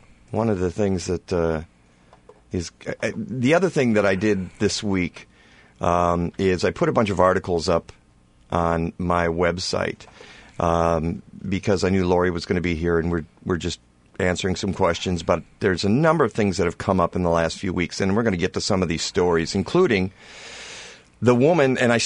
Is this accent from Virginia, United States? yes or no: no; Michigan, United States; I'm from Michigan, and I'm from Oakland County, which is where Oak Park, Michigan is.